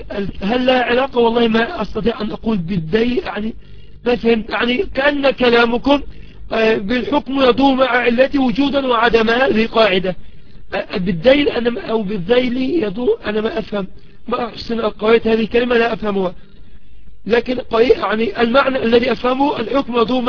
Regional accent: Egypt; كما نقول يعني أما أعرف عندنا في مصر نقول عاجله وآجله مثلا

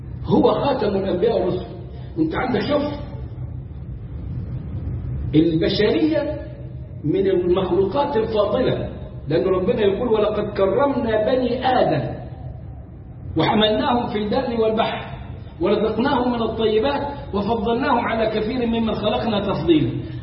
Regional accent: Egypt; ونزلوا عندنا في مصر وشغالين ما بينهم

